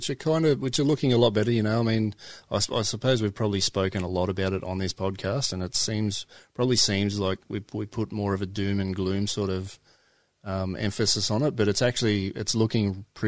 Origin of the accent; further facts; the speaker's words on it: Sydney, New South Wales, Australia; that's right. Fellow Westie.